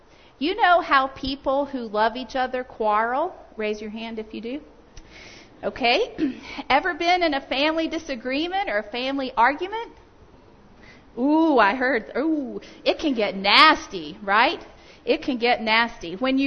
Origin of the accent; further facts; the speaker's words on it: Zimbabwe; born there; I was born in Zimbabwe, Africa. My parents were missionaries there.